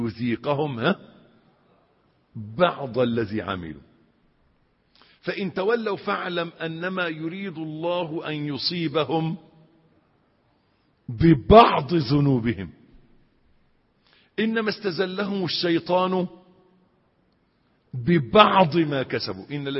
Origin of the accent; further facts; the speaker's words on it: Egypt; إن أحيانا الإنسان يشوف عندنا في مصر كشك الكهرباء